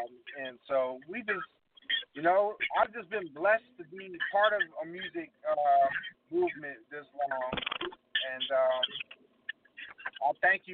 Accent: East Coast, United States; I'm from the East Coast, but I live in South Central L.A. now.

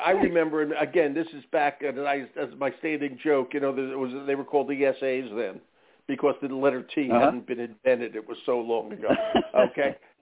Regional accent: Philadelphia, Pennsylvania, United States; I grew up in Philly, we'd go to a specified place.

